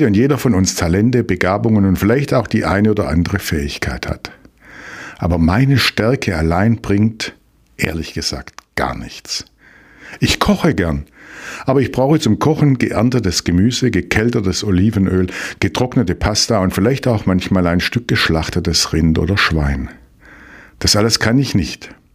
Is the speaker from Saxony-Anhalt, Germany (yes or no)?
no; Baden-Württemberg, Germany; Ich bin Schwabe.